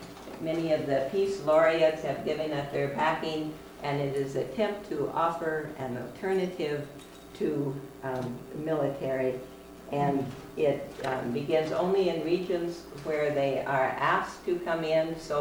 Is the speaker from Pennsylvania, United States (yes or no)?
no; Minneapolis, Minnesota, United States; Just to introduce myself … I'm from Minneapolis.